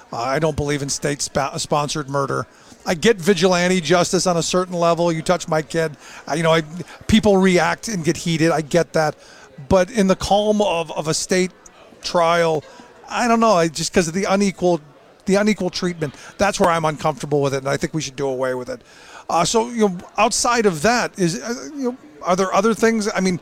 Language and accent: English; Cleveland, Ohio, United States; as a kid growing up in Cleveland, it seems like we find each other.